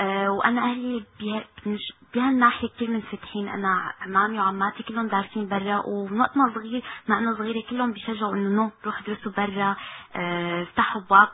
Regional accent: Syria; now in Canada; نحن كسوريين

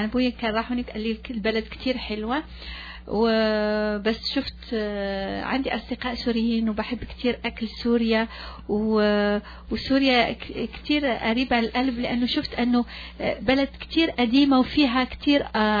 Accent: Morocco; أنا مغربية فالعربية الفصحى بعد المرات بنغلط يعني فبس بدي أقولها أول شيء أنه لأنه لو تكلمت بالمغربي ما غيفهموش

